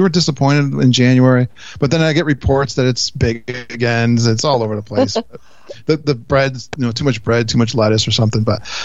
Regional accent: Northeast, United States; I was blown away because I'm from Northeast. Mm-hmm. I'm used to good lobster

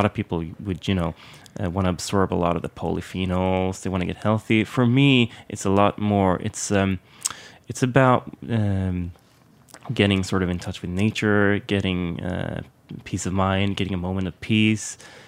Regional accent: Malmö, Skåne, Sweden; So I grew up in southern Sweden in a town called Malmö.

